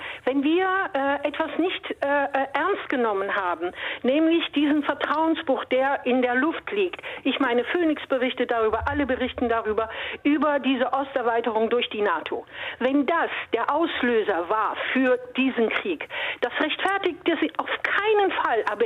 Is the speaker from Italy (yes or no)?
yes; Italy; now in Germany; wie man schon aus dem Namen vielleicht heraushört, ich bin Italienerin